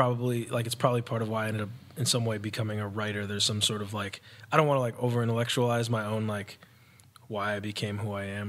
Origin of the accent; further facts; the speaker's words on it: Chicago, Illinois, United States; also born or lived in Vermont / Evanston; I'm from Chicago. I was born in Chicago. We moved out of state, so I lived in Vermont a couple of years when I was a kid, and then we moved back to Chicago, and I ended up going to junior high and high school in Evanston